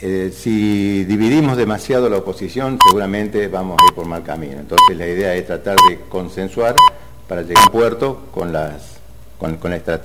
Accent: Santa Rosa de Calamuchita, Córdoba, Argentina; yo soy de Santa Rosa y Calamuchita. Santa Rosa y Calamuchita, sí, ahí en Belgrano

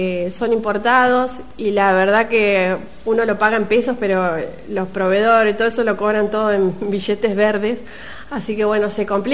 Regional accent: Buenos Aires, Argentina; Yo soy de la Cuenca del Salado, un pueblo muy chiquito ahí que todo era demasiado tranquilo.

